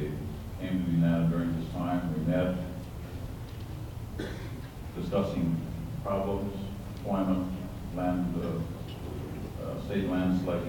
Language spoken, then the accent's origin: English; Indiana, United States; I was born in Indiana. I lived there most of my life